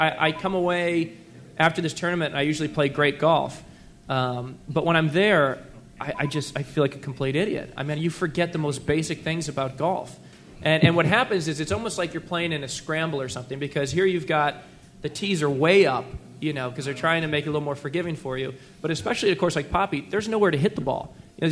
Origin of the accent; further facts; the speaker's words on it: Chicago, Illinois, United States; now in Los Angeles, United States; Living in L.A., you can play all year long. And I grew up in Chicago, where you put the clubs away for half the year.